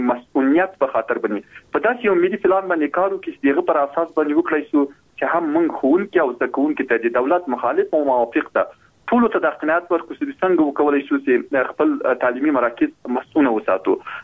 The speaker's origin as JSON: {"language": "Pashto", "region": "Logar", "country": "Afghanistan", "said": "حتی موږ خپله د لوګر ولایت یم،"}